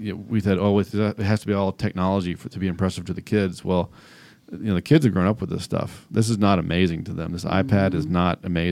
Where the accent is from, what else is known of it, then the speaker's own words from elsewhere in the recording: Atlanta, Georgia, United States; growing up in Atlanta, you had to pick one as soon as you knew what you were talking about, and that's who you are.